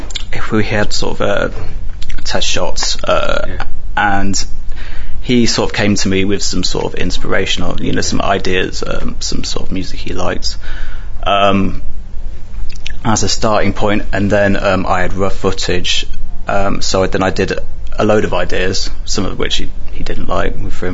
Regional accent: London, United Kingdom; now in Netherlands; I'm actually from London originally, and recently moved to Holland

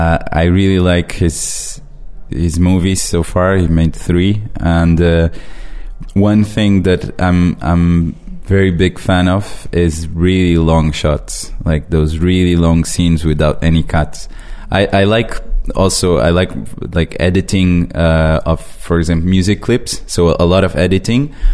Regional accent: the South, Portugal; English is a second language; I'm not from Lisbon, I'm from the south

